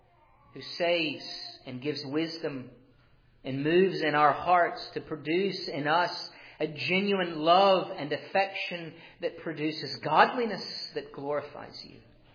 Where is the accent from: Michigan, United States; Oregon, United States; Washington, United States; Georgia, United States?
Georgia, United States; I grew up in the age of the Braves growing up in Georgia.